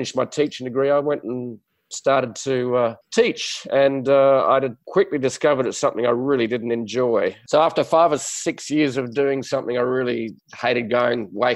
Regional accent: Adelaide, South Australia, Australia; now in Sydney, Australia; So I grew up in Adelaide, and then I had the fun stuff

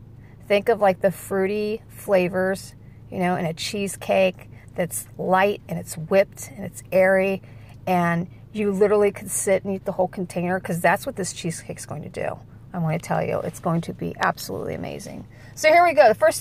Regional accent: Indiana, United States; So I have in our area, we are from Indiana

